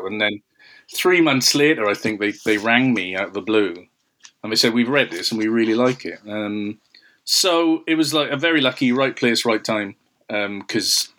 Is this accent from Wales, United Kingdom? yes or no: yes; Wales, United Kingdom; I grew up in the South Wales Valleys, which is a very industrialized part of the UK, which is several hours away from sort of, you know, any major city.